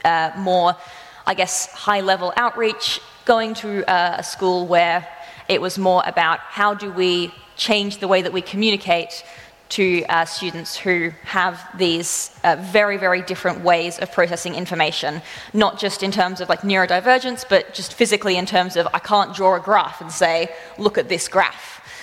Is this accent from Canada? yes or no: no; Australia; now in Toowoomba, Australia; Now, I grew up in regional Australia, so if you're trying to pick my accent, that's where it's from, but I've been living here for a few years now.